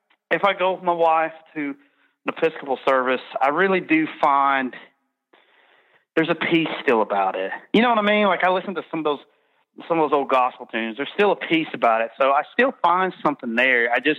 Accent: Birmingham, Alabama, United States; we're from Birmingham, Alabama

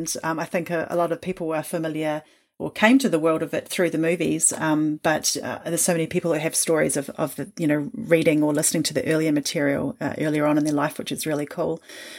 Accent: New Zealand; accent: Kiwi; I'm a New Zealander from my Kiwi accent.

